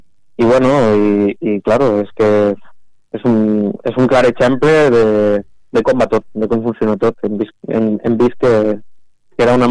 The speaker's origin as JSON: {"language": "Catalan", "region": "Valencian Community", "country": "Spain", "said": "Nosaltres venim de... som valencians."}